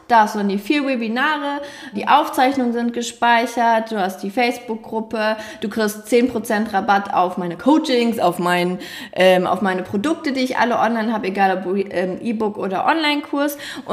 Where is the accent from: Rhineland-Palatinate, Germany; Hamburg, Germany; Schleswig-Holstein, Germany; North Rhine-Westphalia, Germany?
North Rhine-Westphalia, Germany; Ich komme aus dem Ruhrpott, ich kann richtig schön und viel reden